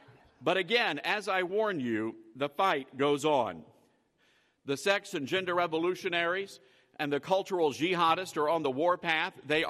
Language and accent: English; Tennessee, United States; Dr. Mark Green, a fine patriot Christian man from my home state of Tennessee